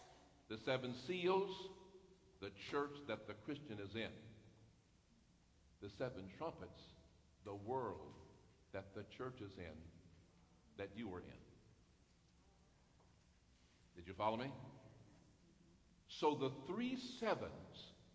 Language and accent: English; United States; born there; Pastor's glad I was born in America.